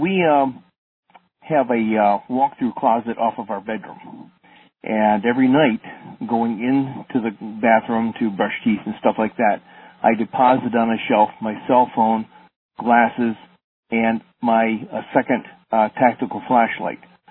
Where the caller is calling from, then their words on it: Pottstown, Pennsylvania, United States; Pottstown, Pennsylvania.